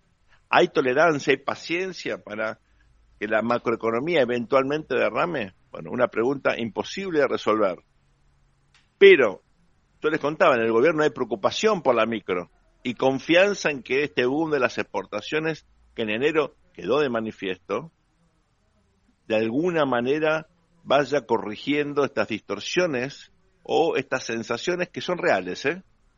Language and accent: Spanish; Uruguay; yo vengo del Uruguay, mirando lo que pasa en el Uruguay, bueno, estamos realmente sorprendentemente bien